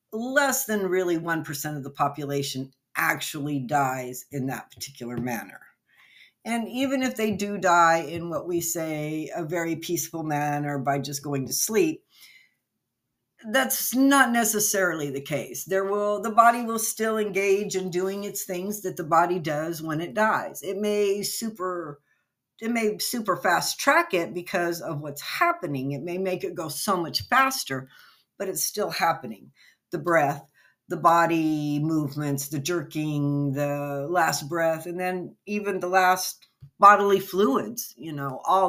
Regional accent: El Paso, Texas, United States; or I grew up in El Paso and went to New Mexico a lot

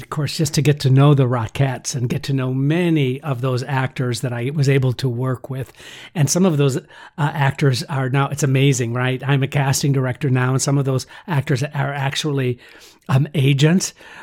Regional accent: Michigan, United States; I remember so many amazing Christmases with a large family growing up in Michigan

